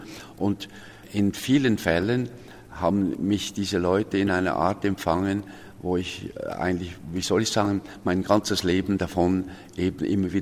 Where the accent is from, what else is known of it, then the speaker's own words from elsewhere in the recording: Zurich, Switzerland; ein Bauernbub aus Bern, also durch meinen Großvater, ich bin in Zürich aufgewachsen